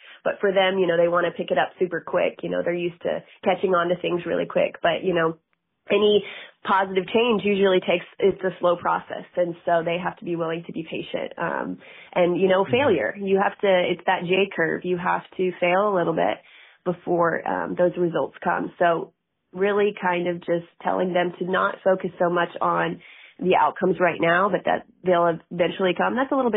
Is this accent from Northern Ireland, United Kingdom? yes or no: no; Derby, East Midlands, United Kingdom; obviously I'm from Derby, and so just local spots